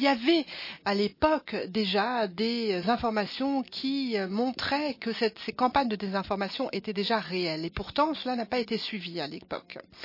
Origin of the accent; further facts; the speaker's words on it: Germany; et ce n'est pas le cas chez nous en Allemagne.